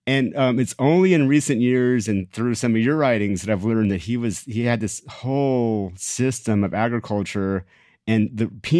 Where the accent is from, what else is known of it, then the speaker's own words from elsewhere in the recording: Austin, Texas, United States; I grew up in Austin, Texas in the 70s.